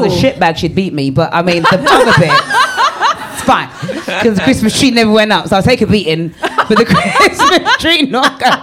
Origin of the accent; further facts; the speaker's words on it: Jamaica; I am a Jamaican, doesn't like spicy food.